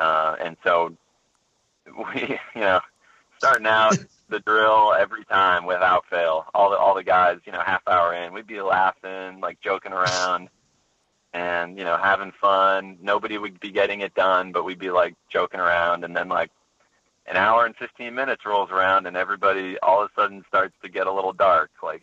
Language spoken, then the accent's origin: English; St. Louis, Missouri, United States; my teachers and everybody who helped me growing up in St. Louis for introducing me to the game